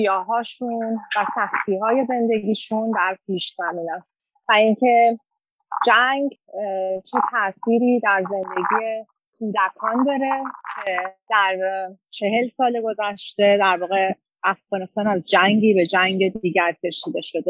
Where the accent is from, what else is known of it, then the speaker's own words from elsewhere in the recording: Iran; now in Australia; فکر کردم به عنوان یک ایرانی استرالیایی